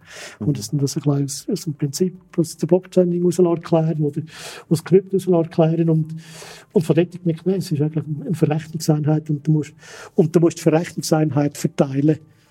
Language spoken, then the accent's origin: German; Switzerland; als Schweizer